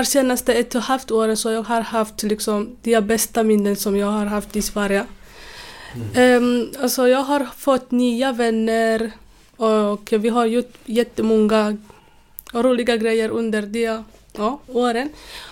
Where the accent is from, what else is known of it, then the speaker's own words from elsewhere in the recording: Uganda; now in Sweden; Från Uganda. Alltså, vi är egentligen från Kongo, men vi är födda i Uganda och uppväxt där också.